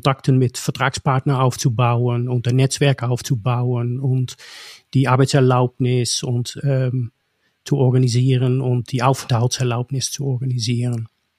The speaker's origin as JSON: {"language": "German", "country": "Netherlands", "second_language": "German", "lives_now": "Germany", "said": "man hat als Niederländer in Deutschland die Schwierigkeit, besser Deutsch zu lernen"}